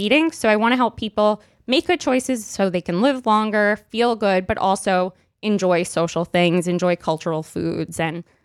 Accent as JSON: {"language": "English", "town": "Brooklyn", "region": "New York", "country": "United States", "tie": "born or raised there", "said": "I grew up in Brooklyn."}